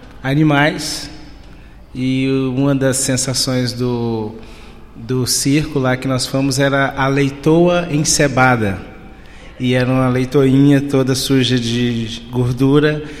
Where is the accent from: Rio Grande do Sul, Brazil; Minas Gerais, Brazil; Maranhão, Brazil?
Minas Gerais, Brazil; Governador Valadares; Eu sou de Valadares, Governador Valadares, Minas.